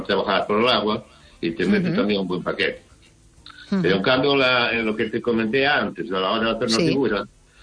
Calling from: Narón, Galicia, Spain; de Narón.

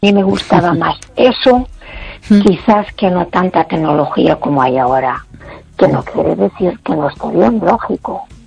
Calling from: A Coruña, Galicia, Spain; de Coruña.

